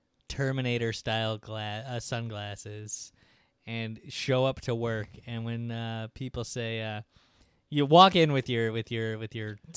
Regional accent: Turkey; I feel I always have to explain that I am from Turkey

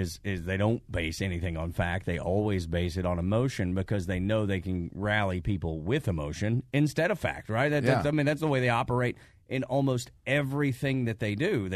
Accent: Georgia, United States; I grew up in Northwest Georgia, so people think I think backwards all the time, right?

